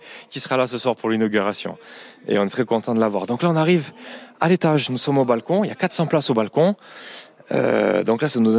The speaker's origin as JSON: {"language": "French", "town": "Ajaccio", "region": "Corsica", "country": "France", "said": "Ben oui, comme tout Ajaccien, on a tous connu l'Empire, on y a tous au moins un souvenir important."}